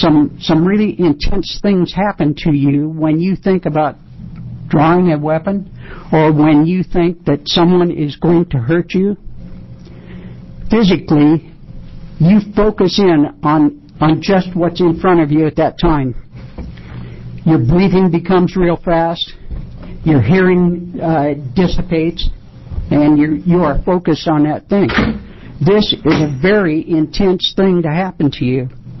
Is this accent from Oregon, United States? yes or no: yes; Aloha, Oregon, United States; I'm from Aloha.